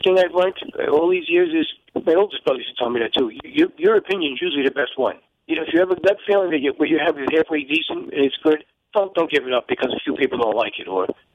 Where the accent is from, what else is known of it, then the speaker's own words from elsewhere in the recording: Bronx, New York, United States; now in West Harrison, United States; No, I'm actually originally from the Bronx, but I live here now. Sure, I've been here about 25 years now.